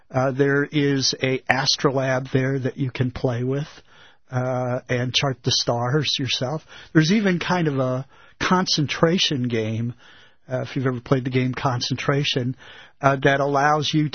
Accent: Brooklyn, New York, United States; born there; And I was born in Brooklyn, New York, so I said, to Brooklyn?

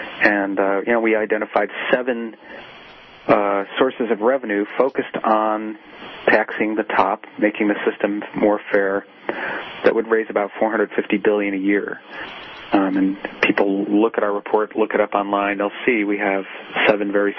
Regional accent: Detroit, Michigan, United States; I grew up in Detroit, I'm thinking about my grandparents, they did not pay 30% of their income in state, federal, and local taxes.

